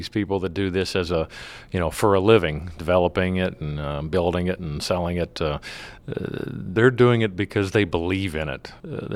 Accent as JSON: {"language": "English", "region": "Pennsylvania", "country": "United States", "said": "I'm from Northern Cambria County, and I'm a full-time farmer."}